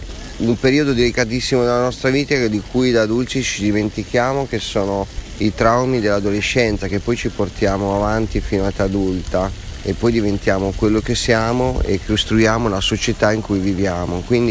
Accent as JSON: {"language": "Italian", "town": "Riccione", "region": "Emilia-Romagna", "country": "Italy", "tie": "born or raised there", "also_born_or_lived": "Ravenna", "said": "Io sono di Ravenna, sono cresciuto a Riccione praticamente"}